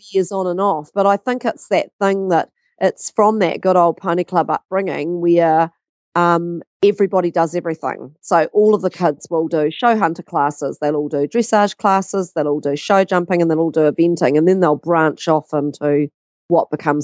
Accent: New Zealand; And I come from New Zealand

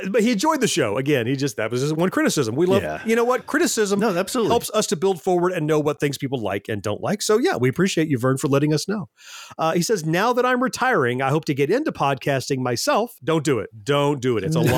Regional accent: Tampa, Florida, United States; also born or lived in Southern California; I grew up in Tampa, Florida, but I've spent most of my career, other than boot camp and trade schools, stationed in Southern California.

